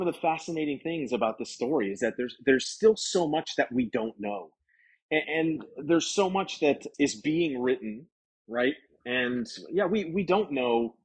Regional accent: Miami, Florida, United States; I don't know how many times growing up in Miami, we heard that Fidel was dead or dying or on his deathbed or whatever.

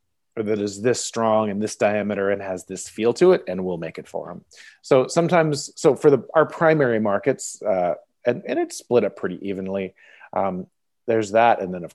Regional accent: Portland, Oregon, United States; So my background is, I'm from Portland originally.

